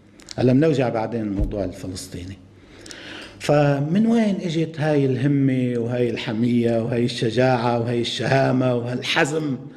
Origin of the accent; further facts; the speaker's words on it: Lebanon; لكن المشكلة عندنا في لبنان